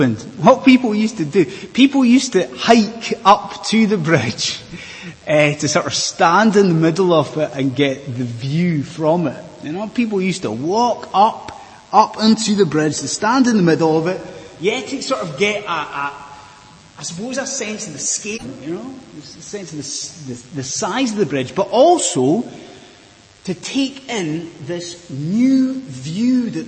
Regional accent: Inverness, Scotland, United Kingdom; I remember as a child growing up in Inverness that when that was being built

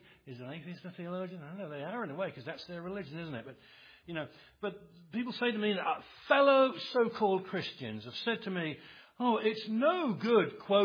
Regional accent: England, United Kingdom; I forgot last time I preached that we should have laid down a few ground rules, because I'm from England.

